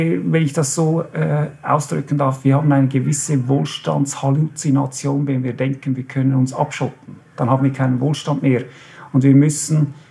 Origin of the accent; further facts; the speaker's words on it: Switzerland; Meine Mutter ist gebürtige Österreicherin, ist nach dem Zweiten Weltkrieg hierher gekommen, hat hier meinen Vater kennengelernt, sind wieder ausgewandert, wieder zurückgekommen. Das heißt, ich bin eigentlich überzeugter Schweizer, aber aufgrund meiner teilösterreichischen Herkunft